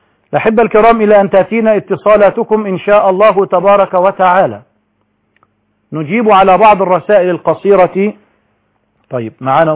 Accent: Egypt; في بلدنا مصر

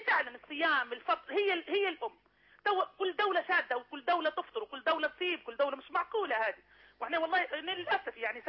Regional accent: Libya; انتوا عارفيني من ليبيا

